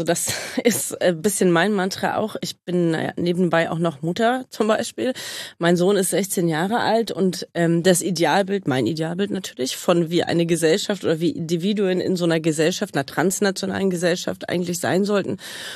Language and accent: German; Frankfurt, Brandenburg, Germany; ich komme aus Frankfurt-Oder, ich bin mit 99% der Menschen fremd dort.